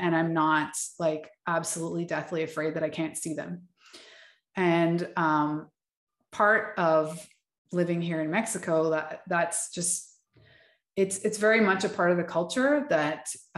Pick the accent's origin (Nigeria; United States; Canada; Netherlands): Canada; Calgary, Alberta; growing up in Calgary, like we knew pretty well our neighbors